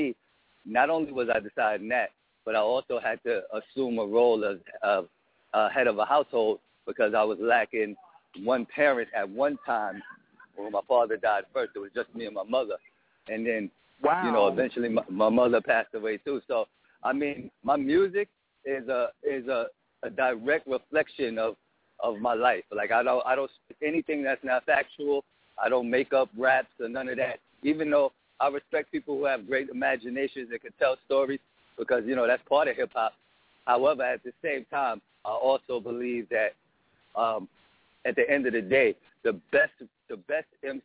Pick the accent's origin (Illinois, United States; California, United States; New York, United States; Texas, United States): New York, United States; Brooklyn; Sure. I am originally from Brooklyn.